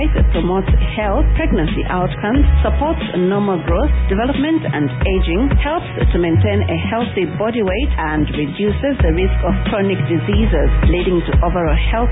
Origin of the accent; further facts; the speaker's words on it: Copperbelt, Zambia; Yeah, I'm also from the Copper Belt.